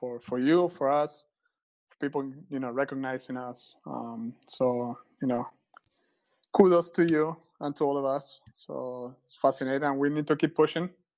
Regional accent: Argentina; I remember, you know, growing up in Argentina

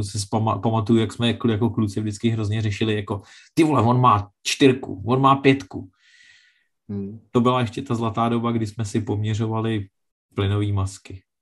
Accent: Děčín, Ústí nad Labem Region, Czechia; vyrůstal jsem v Děčíně a což je takový jako relativně nepodstatný město v České republice, tehdy československý

